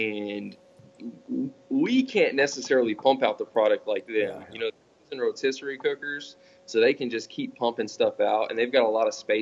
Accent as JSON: {"language": "English", "town": "Lockhart", "region": "Texas", "country": "United States", "tie": "born or raised there", "said": "So I was raised in Lockhart, Texas. You know, I went to high school there, spent my whole life there."}